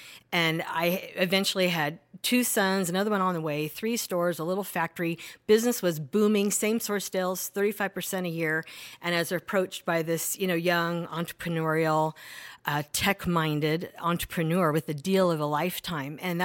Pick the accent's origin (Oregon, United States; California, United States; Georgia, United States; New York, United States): Oregon, United States; I was in LA for 4 years. I'm from Oregon, want to get a little closer to home.